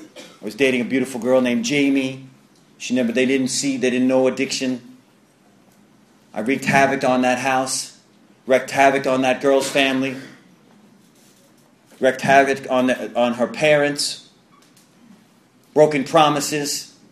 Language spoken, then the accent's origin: English; New York, United States; I'm Italian from Long Island.